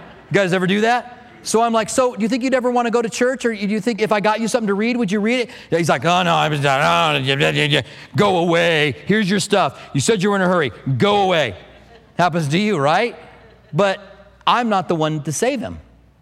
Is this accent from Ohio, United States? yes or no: no; Clinton, Iowa, United States; born there